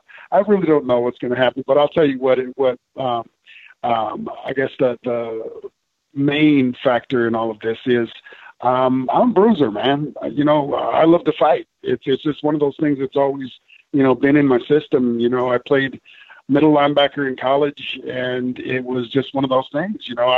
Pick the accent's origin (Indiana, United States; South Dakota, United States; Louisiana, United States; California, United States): California, United States; Los Angeles; moved away; Most of you all know I come from Los Angeles, and I've been in Tennessee for about, I'd say, 16 or 17 years.